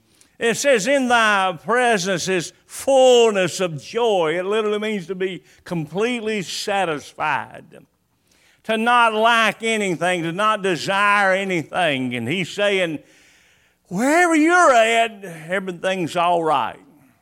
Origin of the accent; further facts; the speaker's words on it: New Bern, North Carolina, United States; born there; I was born in New Bern, North Carolina. Most of the family that we had was around Thomasville and Asheboro.